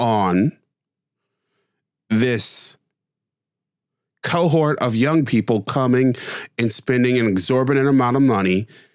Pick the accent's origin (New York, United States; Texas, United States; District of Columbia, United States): New York, United States; and my home state, where I sit right now, New York.